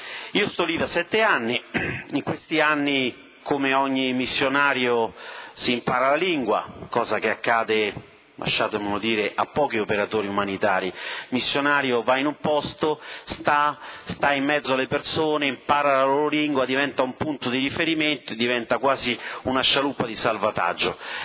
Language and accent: Italian; Rome, Lazio, Italy; io sono cittadino di Roma e sono l'esempio di questa realtà, di una realtà locale, laziale, romana, vengo da Massimina